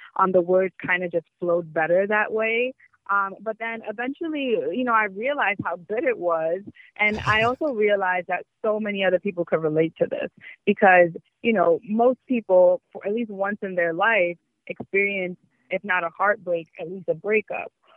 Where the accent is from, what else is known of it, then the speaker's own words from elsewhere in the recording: New York, United States; I, you know, as a New Yorker, I commute to work.